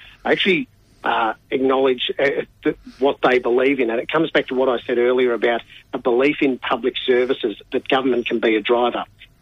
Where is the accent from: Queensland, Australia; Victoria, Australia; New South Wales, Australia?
Victoria, Australia; Springvale; I grew up in Springvale. We had the migrant hostel in the middle of town